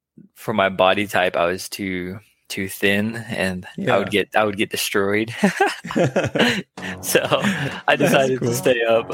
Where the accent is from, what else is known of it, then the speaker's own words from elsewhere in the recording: Lachi, Arizona, United States; I'm from the Navajo Nation, born and raised in northern Arizona. I grew up in Lachi, Arizona. I was born in Tuba City, Arizona, and I call northern Arizona home.